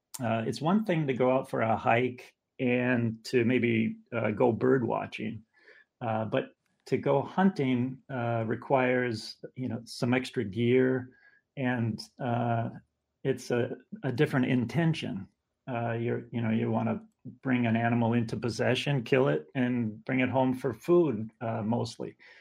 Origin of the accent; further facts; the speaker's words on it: Wisconsin, United States; Well, I grew up in Racine County here in Wisconsin, and so it was a different time.